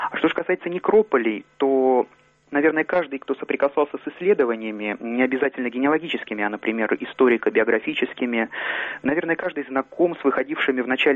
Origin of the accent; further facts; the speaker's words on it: Moscow, Russia; moved away as an adult; now in Geneva, Switzerland; Я москвич.